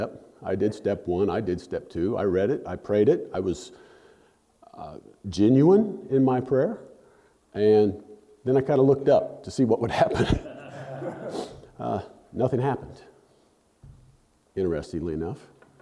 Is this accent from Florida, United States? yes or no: no; Ozark, Missouri, United States; So growing up in Southwest Missouri, I graduated high school from Ozark, Missouri, between Branson and Springfield in 1986, went up to college at Southwest Missouri State.